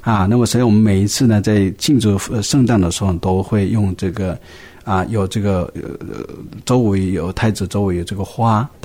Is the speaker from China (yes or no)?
yes; China; 所以呢就是我们中国人常讲就是自满者啊多招是损失啊